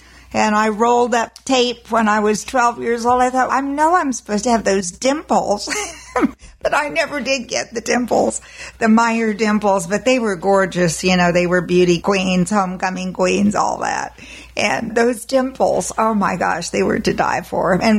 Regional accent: Great Falls, Montana, United States; born there; now in Tulsa, United States; Great Falls, Montana. Air Force baby. I was born in Deaconess Hospital, Malmstrom Air Force Base.

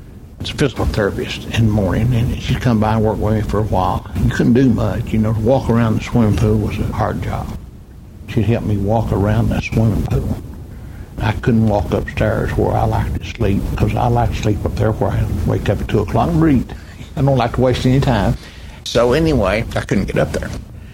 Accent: Boswell, Oklahoma, United States; I was raised in Choctaw County, and Boswell, Oklahoma, which is probably 70% Choctaws.

